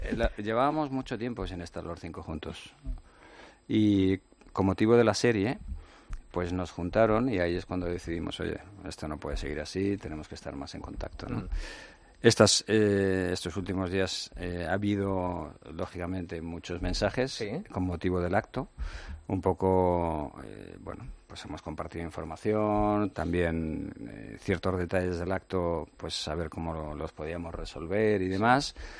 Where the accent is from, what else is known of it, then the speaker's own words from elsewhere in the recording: Madrid, Community of Madrid, Spain; Somos de Madrid, queremos a Madrid.